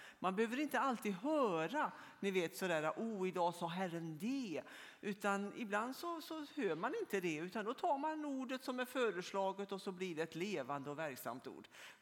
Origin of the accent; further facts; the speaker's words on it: Örkelljunga, Skåne, Sweden; Jag kommer från Örkelljunga, från EFS.